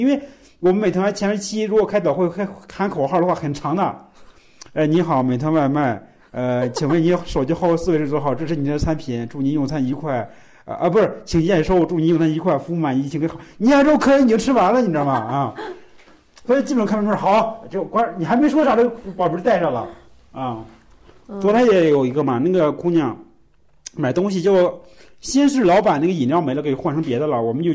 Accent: Kunming, Yunnan, China; 因为我们是昆明的那边

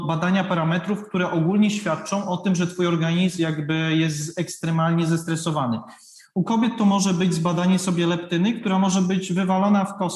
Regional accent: Rzeszów, Subcarpathian Voivodeship, Poland; also born or lived in Warsaw; rok temu to zrobiłem w Rzeszowie, skąd pochodzę, albo w Warszawie, tam gdzie mieszkałem

